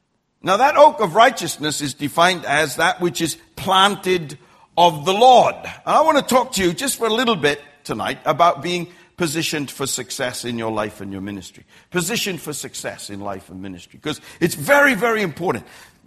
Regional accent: Australia; And being an Australian, that means I'm probably going to insult you

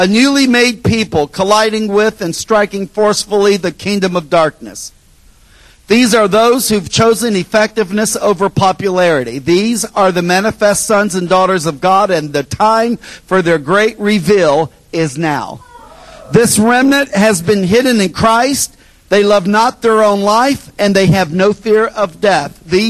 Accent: United States; I know I'm from America. Me and Dee Dee are Americans

